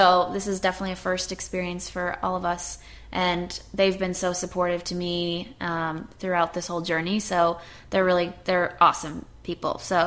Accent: St. Louis, Missouri, United States; also born or lived in North Dakota; I was born in North Dakota, but I was raised in St. Louis. And then I came to Columbia, Missouri for school.

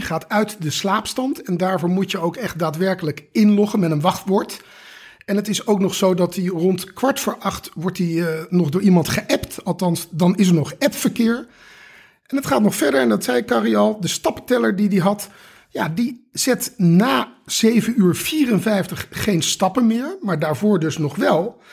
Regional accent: Leiderdorp, South Holland, Netherlands; accent: rolling R; En je hoort het al een beetje aan mijn rollende R. Ik kom natuurlijk uit Leiderdorp Leiden, dus ik ken het daar wel.

